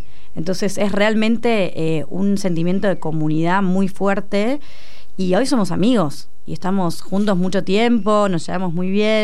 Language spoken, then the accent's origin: Spanish; San Isidro, Buenos Aires Province, Argentina; Sí, somos de San Isidro de toda la vida.